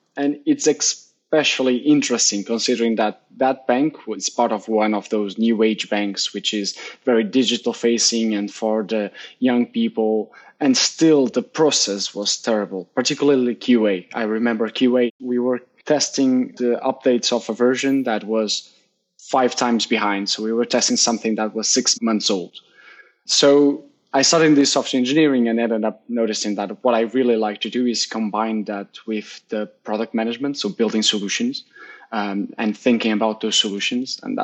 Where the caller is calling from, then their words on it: Braga, Braga District, Portugal; So I'm in Braga, which is a city in the north of Portugal.